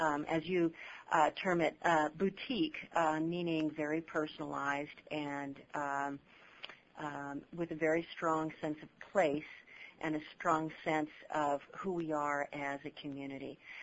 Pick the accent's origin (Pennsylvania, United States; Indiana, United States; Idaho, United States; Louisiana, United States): Idaho, United States; Boise; native of Boise, Idaho, and so I'll just speak from why I give a damn. I was born and raised in Boise